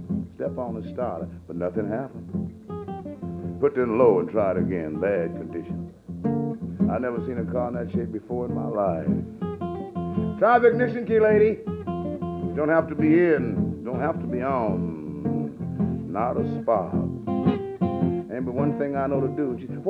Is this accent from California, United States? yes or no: yes; California, United States; also born or lived in New York City; And I'm not a New Yorker anymore. I'm a country boy from California.